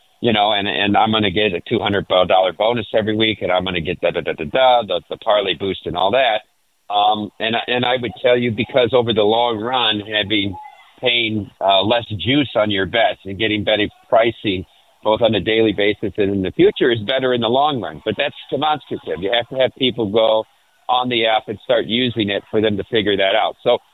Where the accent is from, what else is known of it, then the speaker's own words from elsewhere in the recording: Midwest, United States; And we come from the Midwest, and all of us